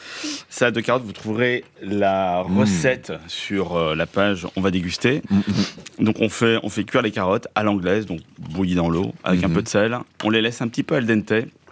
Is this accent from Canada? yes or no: no; Morocco; Ça va être presque un condiment chez nous au Maroc.